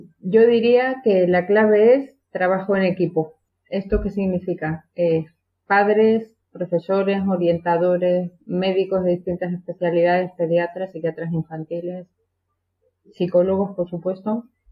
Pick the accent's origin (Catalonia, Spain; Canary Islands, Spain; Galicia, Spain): Canary Islands, Spain; now in Navarre, Spain; Ya llevo más años en Navarra de los que pasé en Tenerife, pero soy de Tenerife, soy antigua alumna del Colegio Hispano-Inglés y tengo allí grandísimos amigos y suelo ir todos los años